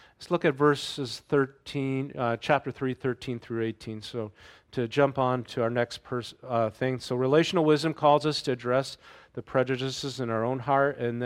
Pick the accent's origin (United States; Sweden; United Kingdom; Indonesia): United States; North Dakota; When I grew up in North Dakota, it wasn't so much black.